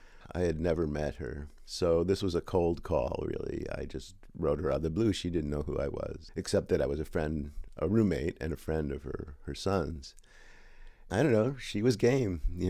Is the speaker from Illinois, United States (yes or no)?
yes; Chicago, Illinois, United States; moved away as an adult; also born or lived in Wisconsin / California; I was born in Chicago in 1948. I went to college in Wisconsin, University of Wisconsin. So I lived in Chicago until I was 18, went to college, and then when I was 21, after I graduated, I moved to California.